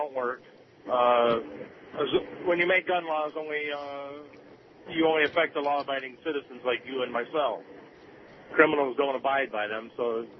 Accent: Clio, Michigan, United States; I'm from Clio.

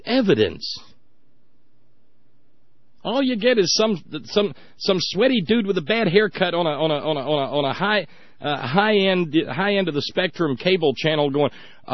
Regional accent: the South, United States; and I grew up in the South. I've seen this.

